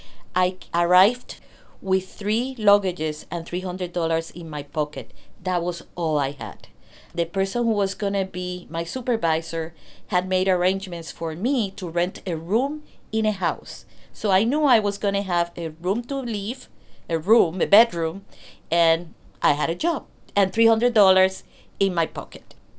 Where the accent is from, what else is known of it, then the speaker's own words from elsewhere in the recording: Puerto Rico; I was born and raised in Puerto Rico.